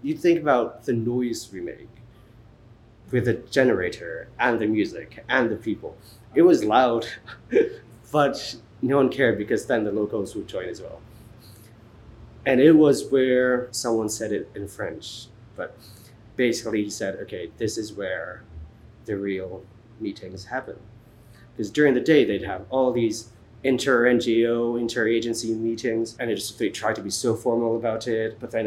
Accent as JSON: {"language": "English", "town": "Tacloban", "region": "Eastern Visayas", "country": "Philippines", "tie": "born or raised there", "said": "I was born here in Tacloban. Like, I grew up here. I come from a huge family, even for a Filipino family. I'm the youngest of 16."}